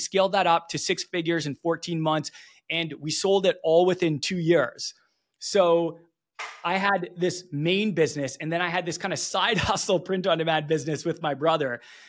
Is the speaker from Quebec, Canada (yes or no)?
no; Vancouver, British Columbia, Canada; We're from Vancouver originally, Vancouver, Canada.